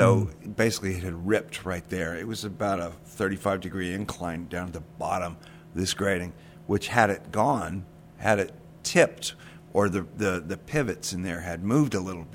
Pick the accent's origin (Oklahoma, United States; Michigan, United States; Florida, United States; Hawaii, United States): Florida, United States; St. Petersburg; also born or lived in Savannah